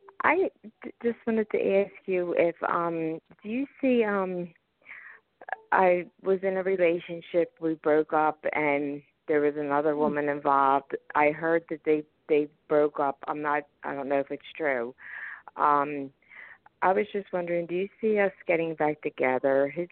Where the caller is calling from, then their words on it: Philadelphia, Pennsylvania, United States; from Philadelphia, Pennsylvania.